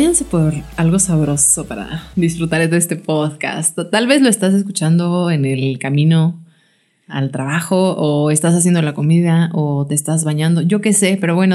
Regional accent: Mexico City, Mexico; Que nosotros venimos de Ciudad de México

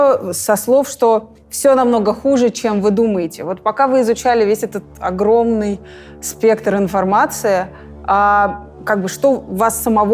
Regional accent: Siberia, Russia; Я из Сибири и морозы недолюбливаю

